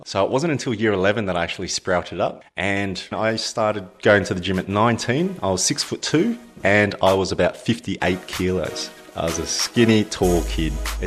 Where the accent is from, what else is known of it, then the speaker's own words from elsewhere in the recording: Canberra, Australian Capital Territory, Australia; born there; Yeah, I was born in Canberra in 84.